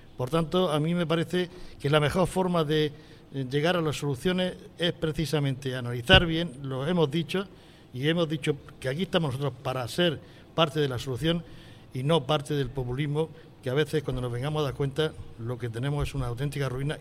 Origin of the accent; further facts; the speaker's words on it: Lorca, Region of Murcia, Spain; Yo soy de Lorca, como sabe, y además de regadío, pero soy un enamorado del secano.